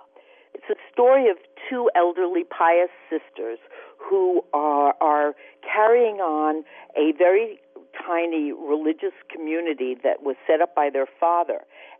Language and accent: English; Durham, North Carolina, United States; from Durham, North Carolina